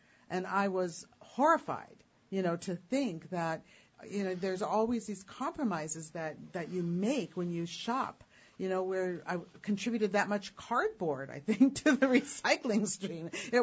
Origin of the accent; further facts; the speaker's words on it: Haines, Alaska, United States; And also, I recognize, too, that growing up in Haines, that I have a different perspective on buying things